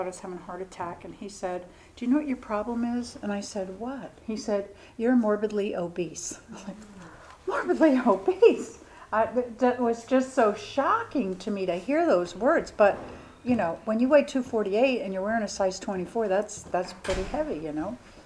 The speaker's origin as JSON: {"language": "English", "town": "Easton", "region": "Pennsylvania", "country": "United States", "tie": "born or raised there", "moved": "as an adult", "said": "I grew up in Easton, Pennsylvania, across the river. But I was well in my disease when I moved south to Florida. I was 27"}